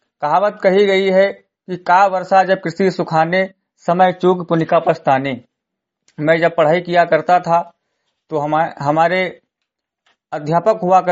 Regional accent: Simrigarhi, Uttar Pradesh, India; ग्राम सभा सिमरीगढ़ी और जनपद बहराइच का रहने वाला हूँ

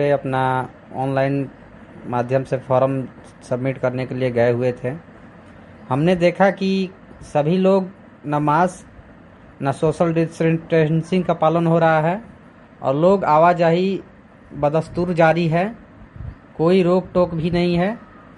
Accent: Chenari, Bihar, India; मैं चनारी का निवासी हूँ।

